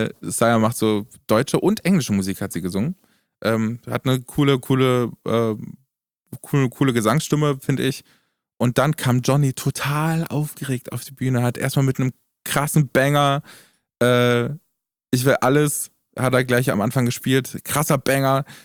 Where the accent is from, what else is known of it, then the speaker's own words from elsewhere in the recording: Erfurt, Thuringia, Germany; Alter, bei uns in Erfurt gibt es einen Taubenverein.